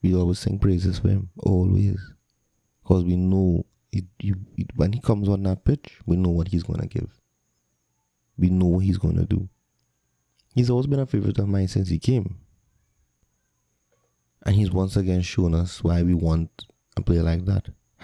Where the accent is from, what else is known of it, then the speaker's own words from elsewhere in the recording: England, United Kingdom; we as English fans know about it